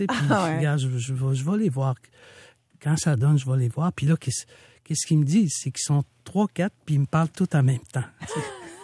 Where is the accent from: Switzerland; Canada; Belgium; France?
Canada; Newfoundland and Labrador; born there; also born or lived in Malieutenam, Quebec; Je suis né au Labrador, oui. Ouais. Ma famille a été déplacée dans le sud. Ça nous a amené à Malieutenam.